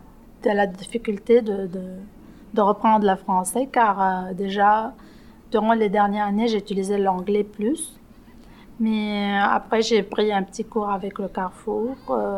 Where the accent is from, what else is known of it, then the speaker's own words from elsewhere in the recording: Lebanon; moved away as an adult; now in Anjou, Canada; Je suis libanaise. J'ai arrivé au Québec en juillet 2019.